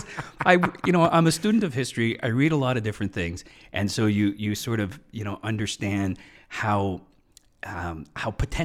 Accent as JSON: {"language": "English", "region": "Quebec", "country": "Canada", "tie": "born or raised there", "said": "I grew up in Quebec."}